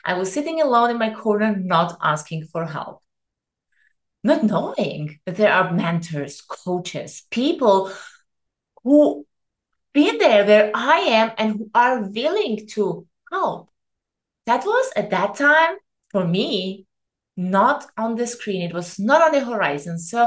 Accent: Vienna, Austria; moved away as an adult; I literally went and left my hometown Vienna. I left to Greece, took another corporate job in tourism

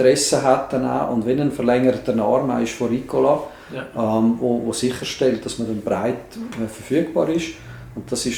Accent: Switzerland; Und kennt man aber weniger jetzt bei uns in der Schweiz oder in den umliegenden Ländern.

